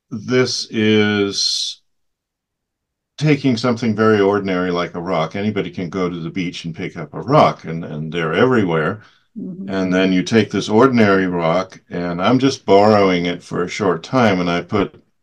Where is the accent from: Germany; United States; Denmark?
Denmark; I was born and raised in Denmark, and we traveled incessantly, which meant I spent a lot of time by myself as a kid.